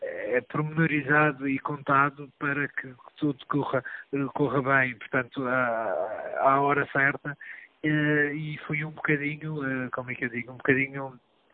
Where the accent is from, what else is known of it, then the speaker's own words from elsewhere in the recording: Portugal; Embora, sendo português, também tivemos alguns